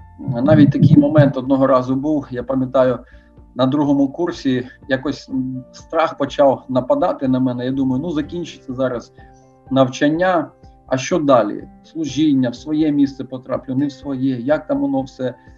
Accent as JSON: {"language": "Ukrainian", "region": "Rivne Oblast", "country": "Ukraine", "also_born_or_lived": "Luhansk / Sverdlovsk", "moved": "as an adult", "said": "Ні, я з Рівненщини сам."}